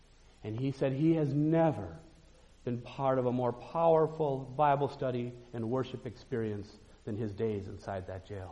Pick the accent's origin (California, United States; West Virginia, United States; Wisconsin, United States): Wisconsin, United States; Cedarburg; it's in the communities which surround my hometown of Cedarburg